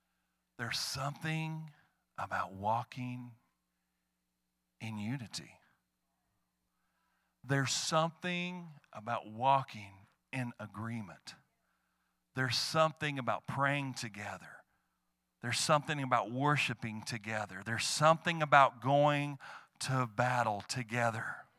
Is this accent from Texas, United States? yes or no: yes; Kirbyville, Texas, United States; you got a Kirbyville Brave shirt on. That's my hometown.